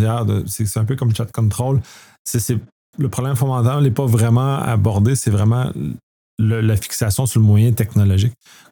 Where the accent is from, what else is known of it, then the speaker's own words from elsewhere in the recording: Canada; Bon, en tant que Canadien, on a le même problème